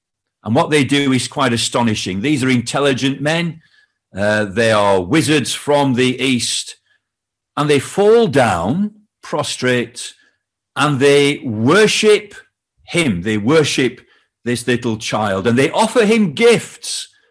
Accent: Barnoldswick, North West England, United Kingdom; moved away as an adult; also born or lived in Cardiff / London; But you might spot from my accent that I'm not from Wales and I'm not from London. I'm from the north of England.

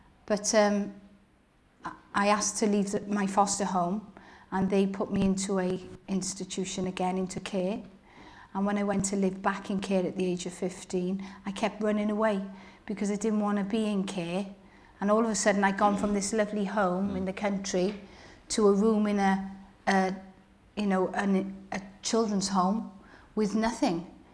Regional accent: Cardiff, Wales, United Kingdom; also born or lived in Newport; I'm one of five sisters, and I was born in Newport. Okay. And brought up in Newport in the first couple of years, and then I moved to Cardiff.

